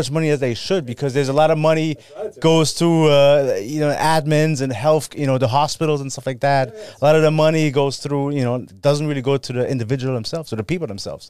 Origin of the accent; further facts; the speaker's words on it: Germany; I'm from Germany.